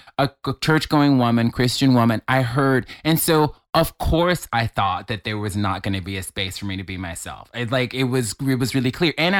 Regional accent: Mobile, Alabama, United States; I'm from Mobile, Alabama.

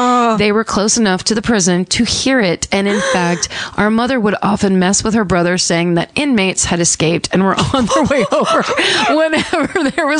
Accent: Vancouver, Washington, United States; We grew up in Vancouver, Washington, which is right over the Oregon-Washington border.

